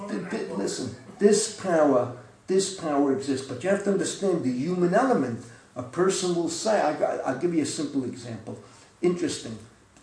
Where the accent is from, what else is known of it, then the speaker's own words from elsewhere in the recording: Bronx, New York, United States; She found out we're from the Bronx.